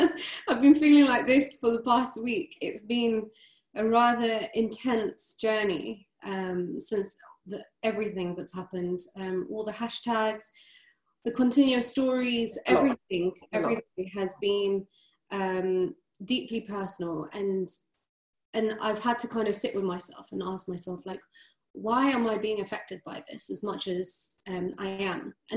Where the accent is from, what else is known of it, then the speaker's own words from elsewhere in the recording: United Kingdom; growing up in Britain, the little bits of racism that was ingrained in our lives through school life